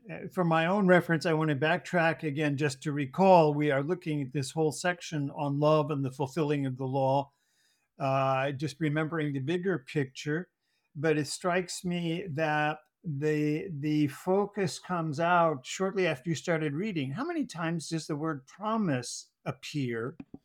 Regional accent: California, United States; And I grew up in California. Nobody's going to dictate to me.

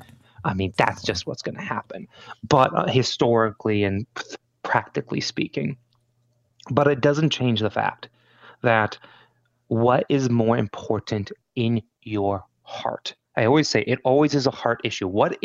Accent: Michigan, United States; the worst part is I'm from Michigan, so my accent, have an accent, I know

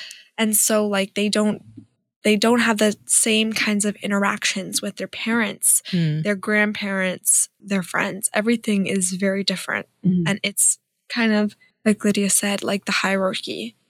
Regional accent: United States; Because as an American, I don't have a ton of American friends.

